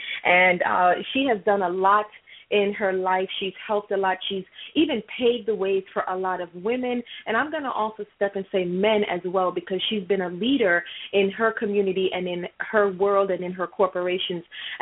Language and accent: English; Jamaica; I'm Jamaican, West Indies